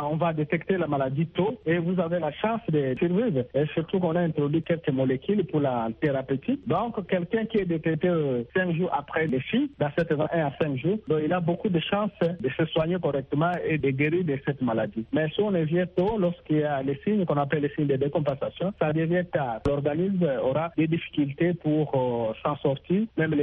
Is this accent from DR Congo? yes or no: yes; DR Congo; chez nous en République démocratique du Congo